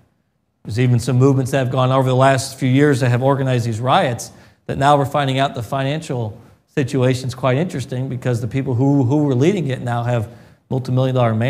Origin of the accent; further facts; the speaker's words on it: Milwaukee, Wisconsin, United States; So even though I'm from Milwaukee, why else? It's Wisconsin, right?